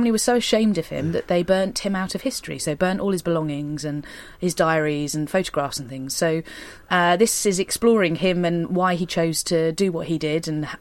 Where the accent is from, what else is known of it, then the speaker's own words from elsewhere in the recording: Chichester, South East England, United Kingdom; Well, originally Chichester.